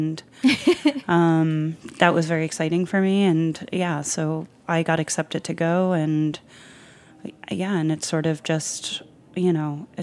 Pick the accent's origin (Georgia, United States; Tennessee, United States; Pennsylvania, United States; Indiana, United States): Pennsylvania, United States; Philadelphia; I grew up in Philadelphia. My grandparents both came from Italy. So in a very Italian-centric family and upbringing.